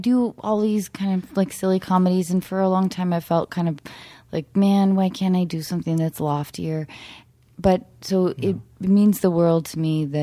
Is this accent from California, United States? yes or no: no; Seattle, Washington, United States; I knew too many adult actors growing up in Seattle that were bitter